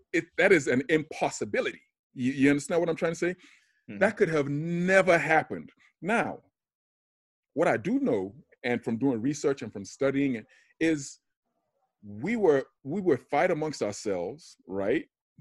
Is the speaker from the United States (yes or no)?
no; Nigeria; Number one, I'm from Nigeria. Like I'm from Africa, right?